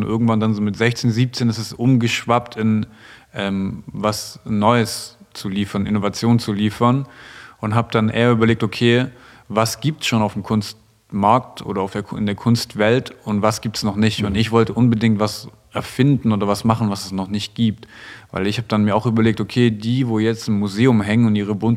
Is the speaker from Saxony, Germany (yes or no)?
no; Stuttgart, Baden-Württemberg, Germany; Und gerade in Stuttgart, wo ich herkomme